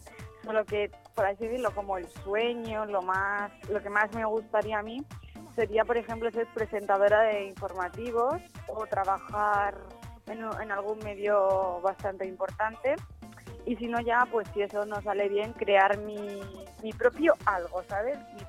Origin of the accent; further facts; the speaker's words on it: Albacete, Castilla-La Mancha, Spain; como bien has dicho, y soy de Albacete.